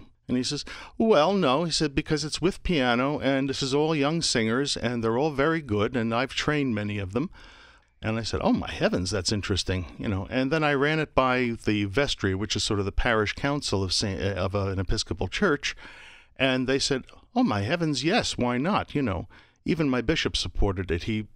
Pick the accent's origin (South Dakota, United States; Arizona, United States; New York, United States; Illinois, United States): New York, United States; New York City; I'm from the New York City area originally